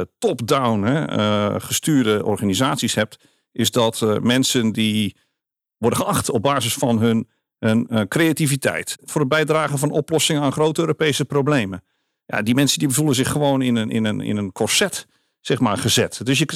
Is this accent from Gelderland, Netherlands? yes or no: no; Nieuw Lekkerland, South Holland, Netherlands; als ik mijn handen letterlijk dus in die modder aan de molens van Kinderdijk, hè, wat onderdeel is van Nieuw Lekkerland. Ja, als die modder aan mijn handen voelt, dan denk ik van ja, hier kom ik vandaan. Ik ben inderdaad uit de klei getrokken, ook al zit ik hier nu in het mooie Brussel.